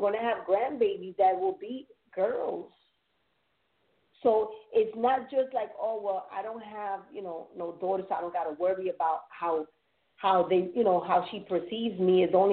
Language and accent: English; New York, United States; I'm a New Yorker. We talk with our hands.